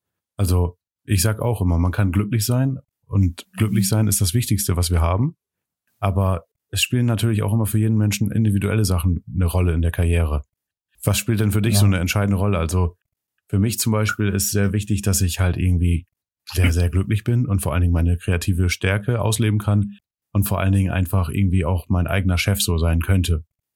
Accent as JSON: {"language": "German", "region": "North Sea coast", "country": "Germany", "tie": "born or raised there", "lives_now": "Gelsenkirchen, Germany", "said": "egal ob jetzt in meiner Heimat hier in der Nordseeküste oder hier in Gelsenkirchen mittlerweile"}